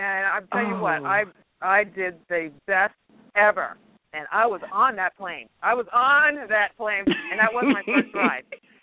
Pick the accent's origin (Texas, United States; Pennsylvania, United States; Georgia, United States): Pennsylvania, United States; North Wales; Well, I'm from Pennsylvania. North Wales, Pennsylvania is a little town in Montgomery County, which is outside of Philadelphia.